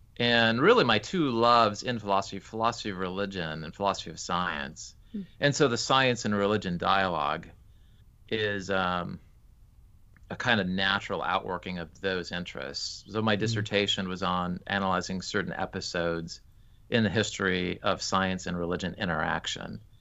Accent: Alaska, United States; I grew up in Alaska, which is a place of stunning beauty.

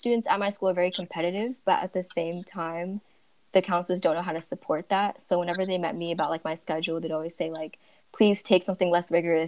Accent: Mooresville, North Carolina, United States; I'm from Mooresville, North Carolina.

